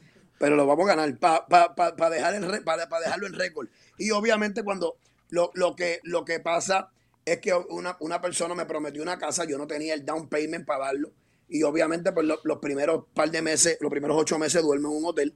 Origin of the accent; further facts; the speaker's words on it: Puerto Rico; yo soy puertorriqueño, ¿verdad? Y es lo que yo tengo por las venas